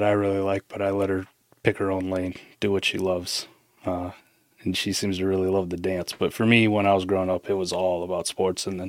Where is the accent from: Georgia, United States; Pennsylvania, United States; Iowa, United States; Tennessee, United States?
Iowa, United States; You know, I grew up in the Midwest in Iowa, so winters were rough, so...